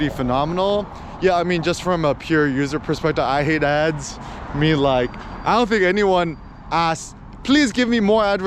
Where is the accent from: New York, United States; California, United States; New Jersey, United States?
California, United States; I mean, like, I was raised in the Bay Area, super liberal.